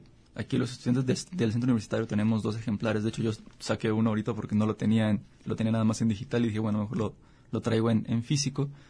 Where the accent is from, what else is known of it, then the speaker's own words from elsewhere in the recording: Mexico; más como mexicanos, que es un autor pues nacional